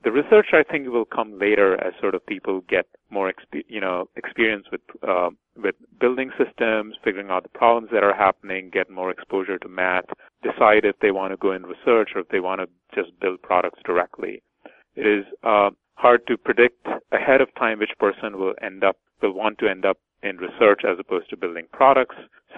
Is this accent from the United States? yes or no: no; India; when I was growing up in India.